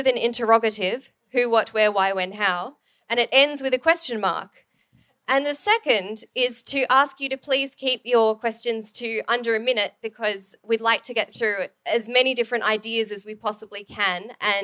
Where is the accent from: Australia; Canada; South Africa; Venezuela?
Australia; Sydney, New South Wales; if you are cold, which I am because I'm from Sydney